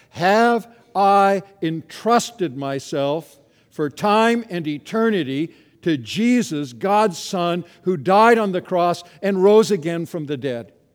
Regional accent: Canada; Now, as a Canadian, all kinds of people didn't believe, came across the border.

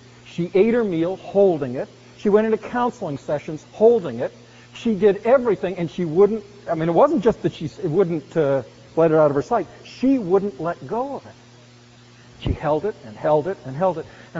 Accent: Canada; But even as a Canadian coming to that wall when I was there, it was an enormously moving experience.

